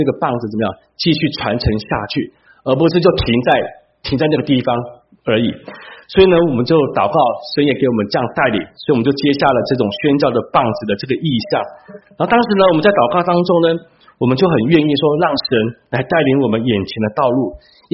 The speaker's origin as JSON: {"language": "Chinese", "country": "Taiwan", "said": "因为其实我是台湾来、哦、我们在台湾的教会我们也是宣教士来建立的教会"}